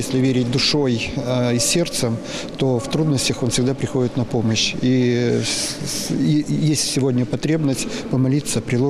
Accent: Perm Krai, Russia; Мы приехали из Пермского края.

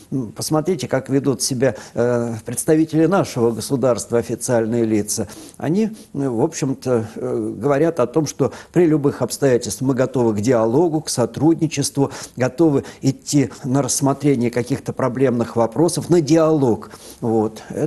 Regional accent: Russia; мы русские, что мы из России, мы православные.

